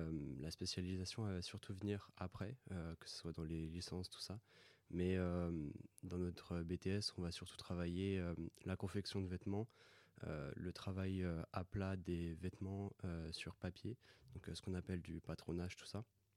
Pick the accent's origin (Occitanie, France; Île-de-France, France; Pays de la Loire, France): Pays de la Loire, France; now in Bourges, France; j'ai 19 ans et donc je fais mes études au lycée Jacques Coeur à Bourges. Je ne viens pas du tout de Bourges, je viens de la Mayenne. Et avec Parcoursup, je suis venu à Bourges.